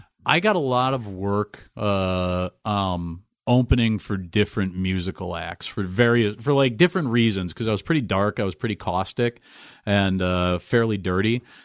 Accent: Cambridge, Minnesota, United States; I grew up in Cambridge, Minnesota. It's an hour north of Minneapolis, and like 10 years behind in a lot of ways.

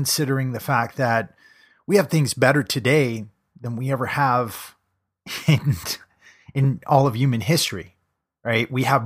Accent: United States; And as an American, that's something that I believe in.

